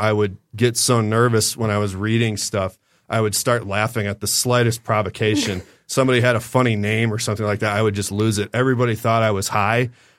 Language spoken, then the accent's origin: English; Columbus, Ohio, United States; born there; I was born in Columbus, Ohio, and I spent the first 2 years of my life there. And my parents met in Duluth, Minnesota. I'm a pure-blooded Midwesterner.